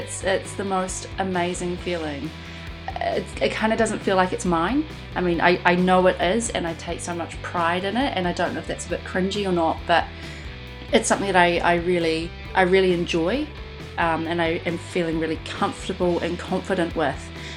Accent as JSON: {"language": "English", "town": "Dunedin", "region": "Otago", "country": "New Zealand", "lives_now": "Christchurch, New Zealand", "said": "I'm from Dunedin originally. I moved up to Ototahi about 10 years ago, which is absolutely crazy."}